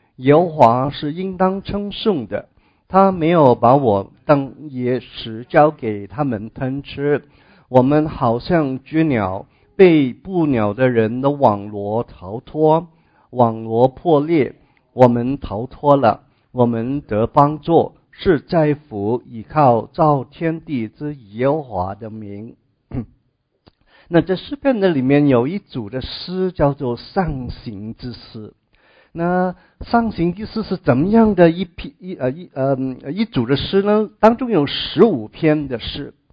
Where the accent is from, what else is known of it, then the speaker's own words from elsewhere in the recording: China; now in United States; 我们中国人也分散到世界各地，对不对那想一想，当我们来到美国我们的下一代，好像是我的女儿第二代在美国长大